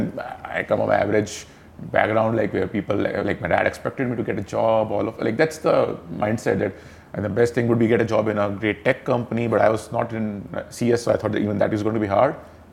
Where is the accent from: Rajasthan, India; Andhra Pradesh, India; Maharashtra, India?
Rajasthan, India; Jaipur; I was born and raised in Jaipur, average middle class family. Went schooling in Jaipur, went to IIT Roorkee.